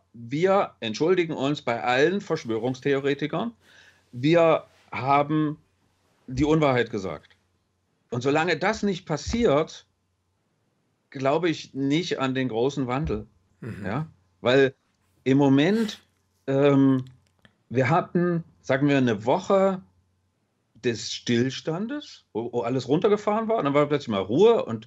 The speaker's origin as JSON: {"language": "German", "town": "Dresden", "region": "Saxony", "country": "Germany", "said": "Ich komme aus Dresden"}